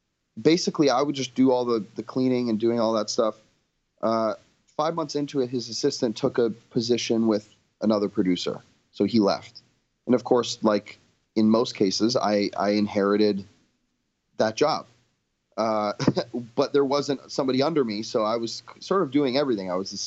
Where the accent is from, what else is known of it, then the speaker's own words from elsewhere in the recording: Canada; And I'm Canadian, so I was on a work visa.